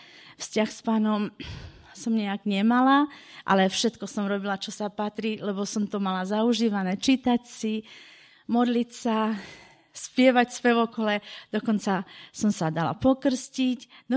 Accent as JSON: {"language": "Slovak", "town": "Hrádek", "region": "Moravian-Silesian Region", "country": "Czechia", "tie": "born or raised there", "said": "ja pochádzam z Tešinska, narodila som sa v Hrádku Veslesku."}